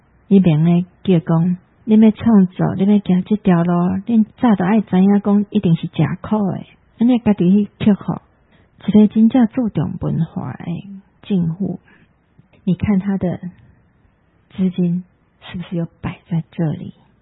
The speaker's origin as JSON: {"language": "Chinese", "country": "Taiwan", "said": "我们台湾人对自己没信心，对自己的品味也没有信心"}